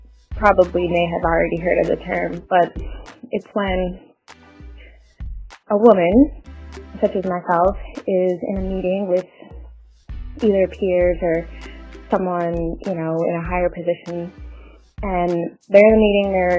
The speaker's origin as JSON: {"language": "English", "town": "Philadelphia", "region": "Pennsylvania", "country": "United States", "tie": "born or raised there", "lives_now": "New York City, United States", "said": "I'm 30 years old. I live in New York City, and I grew up in Philadelphia."}